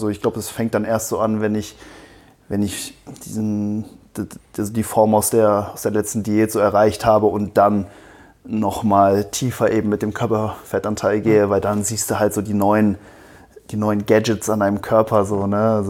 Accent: Cologne, North Rhine-Westphalia, Germany; Ich komme ja eher aus Köln, fahre dann ungefähr 45 Minuten, eine Stunde hier hin.

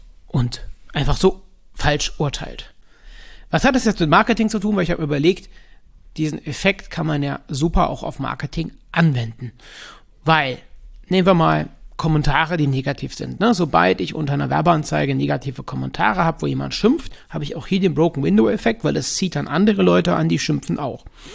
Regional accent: Cologne, North Rhine-Westphalia, Germany; studierter Psychologe aus Köln, ist zumindest meine Heimatstadt

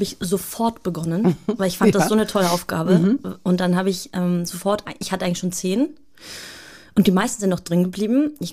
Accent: Vienna, Austria; born there; Ich bin in Wien geboren, Zentralfriedhof.

